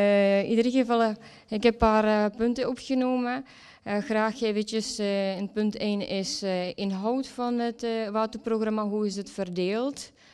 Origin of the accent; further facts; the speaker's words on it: Czechia; Dutch is a second language; now in Netherlands; Ik kom uit Tsjechië en ik heb daar waterbouwkunde gestudeerd.